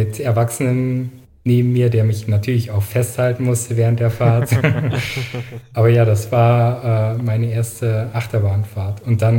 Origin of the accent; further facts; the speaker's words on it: Germany; Also ganz ursprünglich komme ich aus der Eifel.